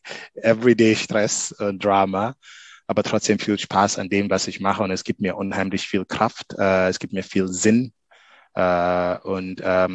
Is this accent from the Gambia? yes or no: yes; Gambia; German is a second language; Ich komme aus Gambia, aus dem kleinen Gambia, kleinster Land in Afrika.